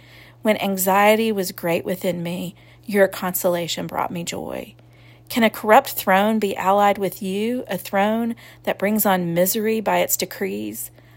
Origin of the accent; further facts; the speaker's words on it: Dallas, Texas, United States; the Bible church I grew up in Dallas, Texas.